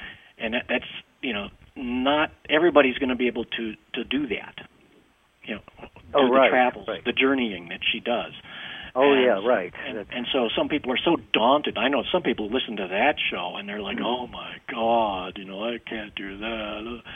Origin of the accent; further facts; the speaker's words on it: United States; like we're both from the United States